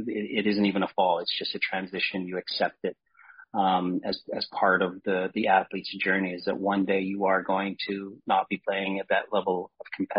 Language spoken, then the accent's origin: English; Canada; from the time I was a very young kid growing up in Canada